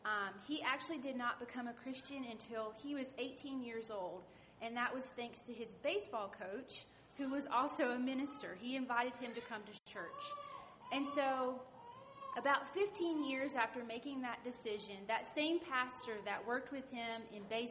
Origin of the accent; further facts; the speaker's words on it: Pine Level, North Carolina, United States; also born or lived in Raleigh; I was born in Raleigh, North Carolina at Rex, and I grew up in Pine Level, North Carolina, a super small town. Near Smithfield, and I lived there for about 9 years.